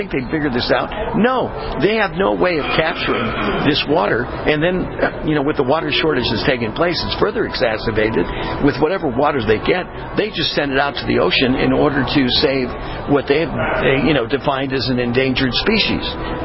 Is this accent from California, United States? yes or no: yes; California, United States; I was born and raised in California. We got major problems in California